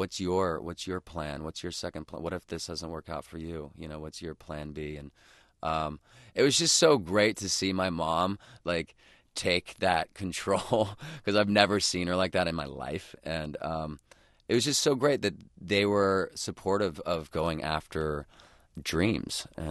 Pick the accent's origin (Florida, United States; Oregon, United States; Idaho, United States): Idaho, United States; throughout my entire life growing up in Idaho, we would go to his congregation every week, and he would preach.